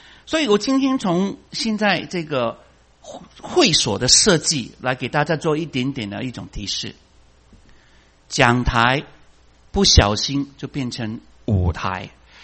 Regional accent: China; 我们中国人是有文化包袱了，我们中国人包袱就是比较重思考嘛

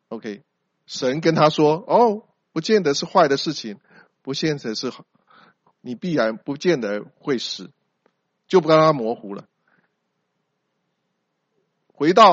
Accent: Taiwan; 我也许是我们从台湾来的背景，我只记得小时候就是二十四孝，其他的都是西方的童话故事

